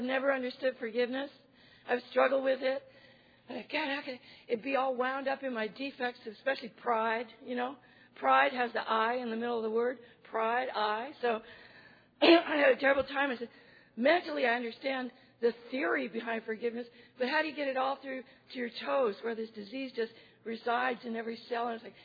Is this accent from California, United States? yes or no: yes; Los Angeles, California, United States; I'm from California, Los Angeles. Tujunga is a little town there.